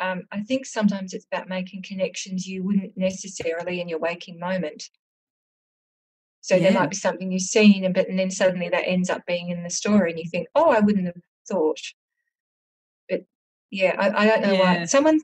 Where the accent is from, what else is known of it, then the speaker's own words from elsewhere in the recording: Adelaide, South Australia, Australia; I'm from Adelaide